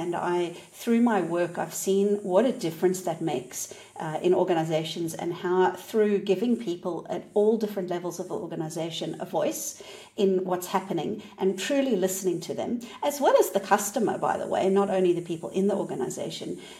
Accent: South Africa; just growing up in South Africa, there was so many problems in the community

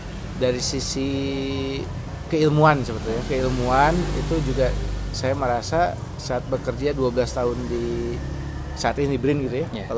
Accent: Sukabumi, West Java, Indonesia; Saya asal dari Sukabumi, Sukabumi Selatan ya tepatnya, dekat Pantai Selatan.

